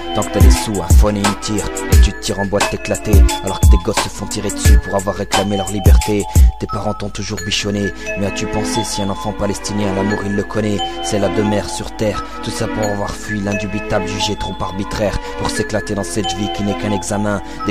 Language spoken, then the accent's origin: French; Tunisia; Je suis tunisien, mais face à tout ce qui se passe, je me sens palestinien.